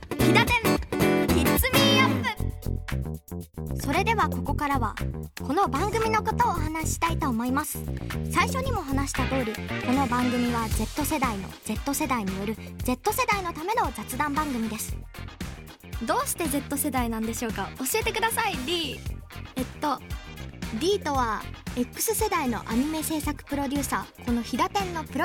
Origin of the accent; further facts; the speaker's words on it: Takahama, Aichi, Japan; 私の地元の高浜市は高山とは一文字違いで、山のない高浜市と海のない高山でちょっと対になってるところがありますね。